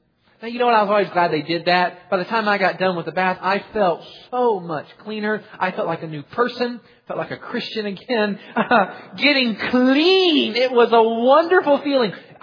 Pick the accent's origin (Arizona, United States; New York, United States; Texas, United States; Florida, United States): Florida, United States; As a young boy, I grew up in Central Florida. Summers in Central Florida were fun as a little boy.